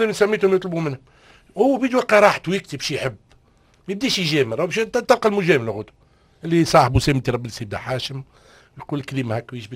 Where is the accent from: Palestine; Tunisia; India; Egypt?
Tunisia; انا تونسي